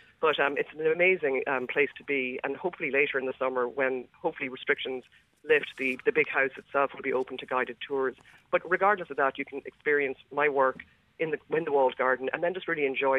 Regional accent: Ireland; I grew up in Ireland in the 80s

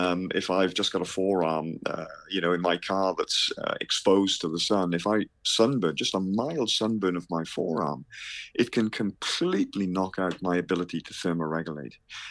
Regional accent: Wales, United Kingdom; And I'm a Welshman myself

